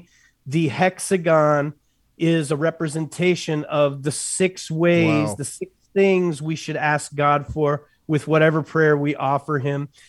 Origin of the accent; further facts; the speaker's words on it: Texas, United States; I grew up in West Texas, and every night, Friday night before the football game, the whole crowd stopped and hushed